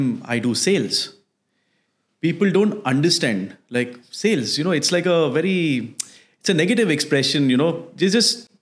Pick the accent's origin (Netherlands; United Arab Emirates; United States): United Arab Emirates; Dubai; I would say I'm half Habibi. Right. I'm born and raised in Dubai.